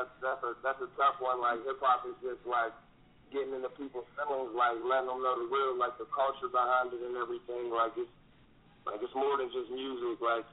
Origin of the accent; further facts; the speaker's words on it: Manassas, Pennsylvania, United States; I'm from Manassas, Pennsylvania, right outside of Pittsburgh.